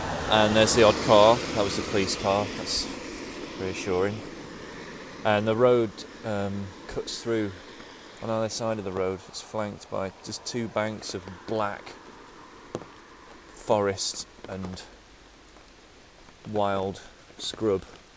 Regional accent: Buxton, East Midlands, United Kingdom; I'm in my hometown of Buxton, and right now it's 10:30

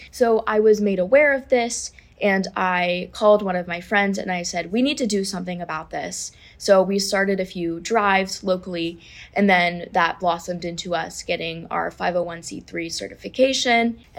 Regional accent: Colorado, United States; born there; I was born in Colorado, but okay. I moved to North Carolina.

